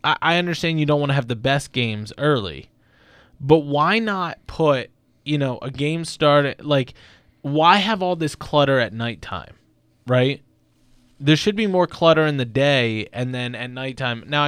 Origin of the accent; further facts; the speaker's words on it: Maryland, United States; I'm from Maryland, so I'm a little biased towards that.